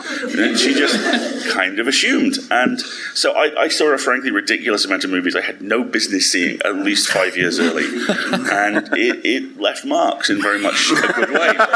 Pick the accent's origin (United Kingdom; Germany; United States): United Kingdom; And of course, being terribly British, my family, I watched this